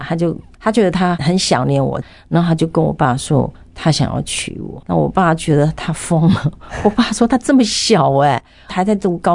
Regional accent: Taiwan; 我们台湾人有个习俗，就是你如果要结婚是要在百日之内。

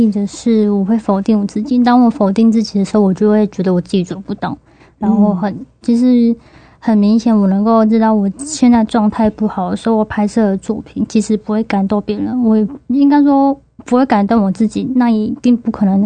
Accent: Hualien, Hualien County, Taiwan; 原来我从小在花莲长大，然后我的背景跟我现在要做的事情是连在一起的

